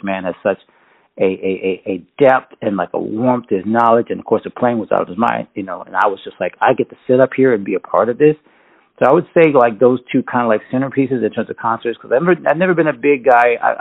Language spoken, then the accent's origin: English; Pensacola, Florida, United States; Well, I was raised up in North Florida, Northwest Florida. I usually call it East Alabama because most people, you know, the panhandle kind of like it's just a forgotten part of Florida, it seems. But that was Pensacola, Florida